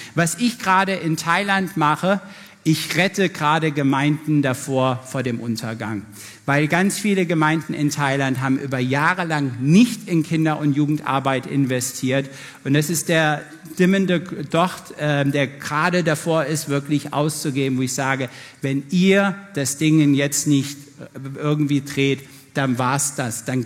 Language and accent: German; Singapore; Okay, ich komme aus Singapur.